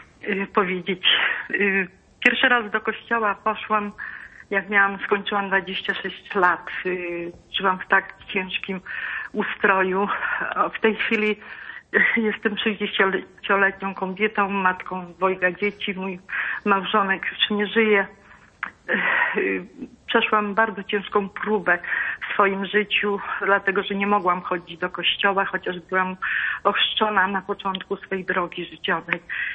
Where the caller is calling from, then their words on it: Podlaskie Voivodeship, Poland; Pochodzę z województwa podlaskiego.